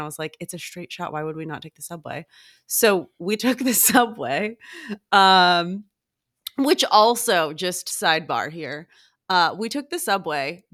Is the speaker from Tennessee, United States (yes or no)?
no; Seattle, Washington, United States; And I'm from Seattle, and Seattle hasn't had a basketball team.